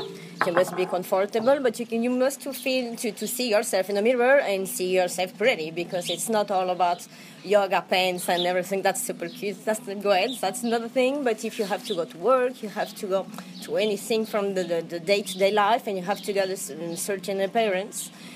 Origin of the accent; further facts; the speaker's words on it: Paris, Île-de-France, France; English is a second language; now in Ibiza, Spain; and I'm from Paris, and there's 15 years I'm in Ibiza